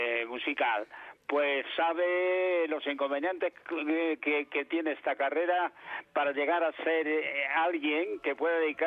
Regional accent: Andalusia, Spain; quizás exageradamente, como buen andaluz

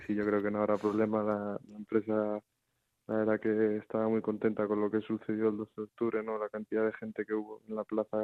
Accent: Madrid, Community of Madrid, Spain; como buen madrileño

